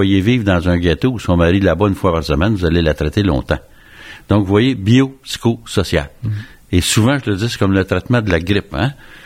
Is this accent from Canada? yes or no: yes; Canada; J'étais le premier psychiatre canadien à revenir avec ça.